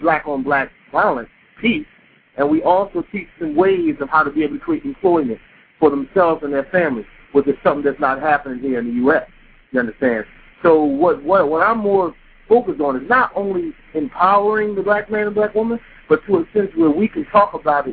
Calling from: Philadelphia, Pennsylvania, United States; I'm calling you from Philadelphia. We have brothers in Chicago, Detroit, and I travel state to state.

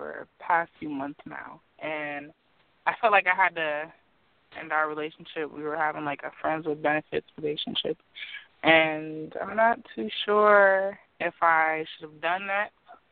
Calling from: New York, United States; Hi, this is … calling from New York.

